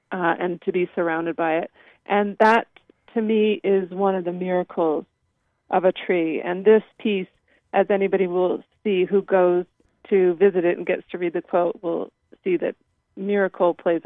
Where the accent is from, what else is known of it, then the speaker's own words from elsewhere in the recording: California, United States; I grew up in Northern California, and my mountain landscape at the time was Mount Tamalpais in Marin County in near the Bay Area.